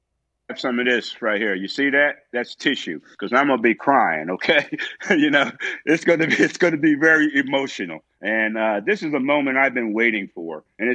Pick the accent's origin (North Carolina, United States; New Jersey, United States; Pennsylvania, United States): New Jersey, United States; South River; I'm from South River, New Jersey, 20 minutes down the turnpike